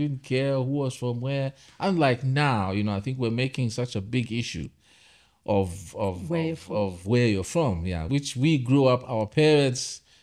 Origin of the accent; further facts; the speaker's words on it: Copperbelt, Zambia; Like I grew up on the Copper Belt.